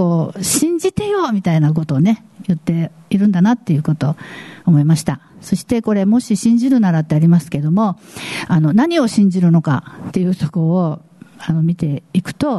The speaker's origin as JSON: {"language": "Japanese", "town": "Tanegashima", "region": "Kagoshima", "country": "Japan", "accent": "Tanegashima dialect", "said": "私なんか種ヶ島の出身なんでね、種ヶ島弁だと"}